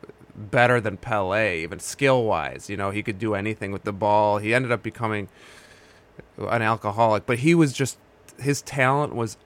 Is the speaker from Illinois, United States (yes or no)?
yes; Chicago, Illinois, United States; I grew up in Chicago area.